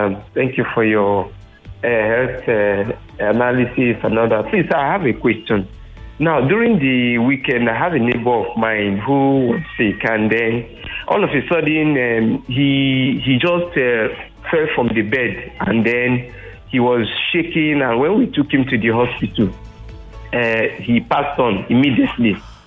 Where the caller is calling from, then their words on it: Lekki, Lagos, Nigeria; I'm calling from Lekki.